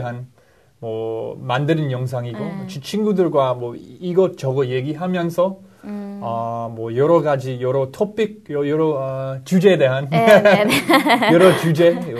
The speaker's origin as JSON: {"language": "Korean", "town": "Philadelphia", "region": "Pennsylvania", "country": "United States", "second_language": "Korean", "said": "아, 저는 필라델피아라는 도시에서 왔고요. 뉴욕, 많은 사람들이 들어본 뉴욕에서 2시간 걸려요. 필라델피아는 사계절 있는 그 도시인데 완전 그 여러 인종 들이 같이 살고 있는 예술, 역사, 미국 역사"}